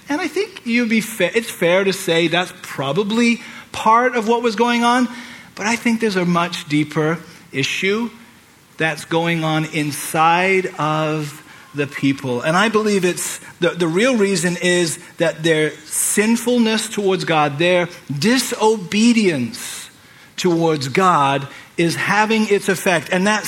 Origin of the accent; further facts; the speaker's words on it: England, United Kingdom; One of the traditions that we had as I was growing up in England was every year we would watch a Christmas carol.